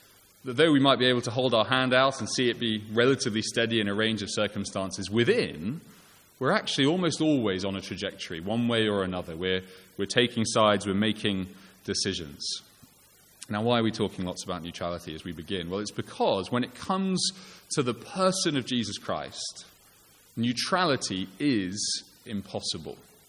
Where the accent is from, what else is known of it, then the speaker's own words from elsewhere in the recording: United Kingdom; I don't think it's simply because I'm British and slightly sort of middle-of-the-road boring.